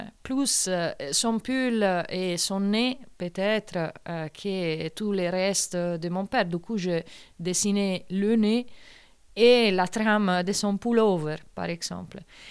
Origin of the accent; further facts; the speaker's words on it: Italy; now in Marseille, France; je suis italienne, mais à partir de 2012, j'habite Marseille. Et aujourd'hui, un peu Marseille, entre Marseille et les Cévennes.